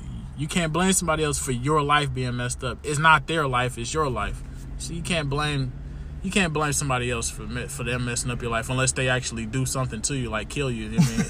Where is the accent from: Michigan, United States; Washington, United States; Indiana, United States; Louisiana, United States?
Michigan, United States; Detroit; I'm from Detroit, man.